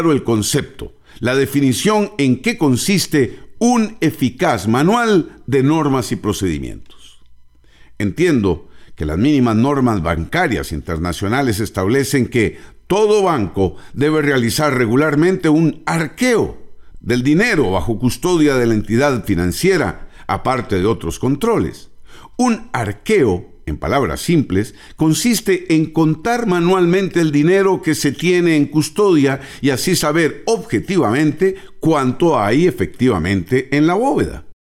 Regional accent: Costa Rica; uno, como costarricense de a pie, no puede menos que preguntarse

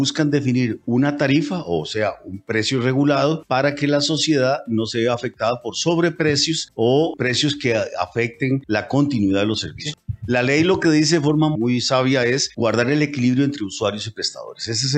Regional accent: Costa Rica; Y ese es el reto que como costarricenses tenemos

